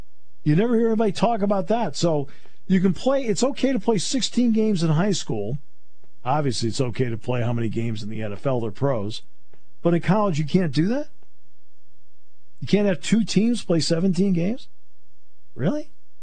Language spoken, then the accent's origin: English; New England, United States; My brother and I grew up in New England, and so we didn't get TV quarterbacks in New England.